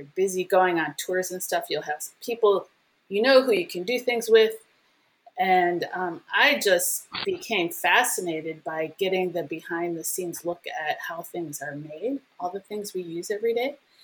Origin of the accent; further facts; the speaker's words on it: St. Cloud, Minnesota, United States; And I was born in St. Cloud. We moved around quite a bit within Minnesota when I was growing up. So I went to 7 different schools.